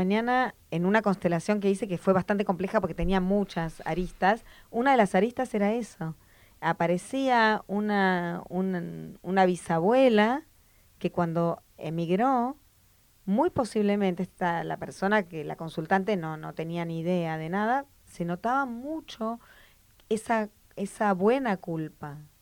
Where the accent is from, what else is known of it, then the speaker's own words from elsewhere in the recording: Argentina; Porque yo soy argentina